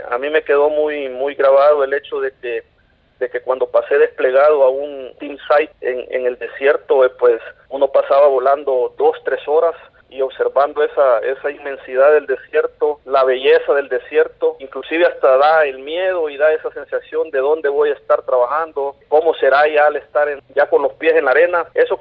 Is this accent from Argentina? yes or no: no; El Salvador; los acuerdos de paz que se celebraron en mi país, El Salvador, hace 25 años exactamente.